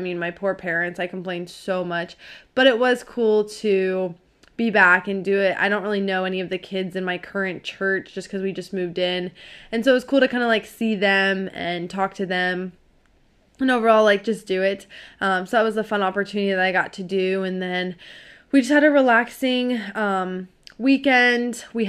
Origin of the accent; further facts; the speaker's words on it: Ohio, United States; So like I grew up in Ohio, so like the Midwest.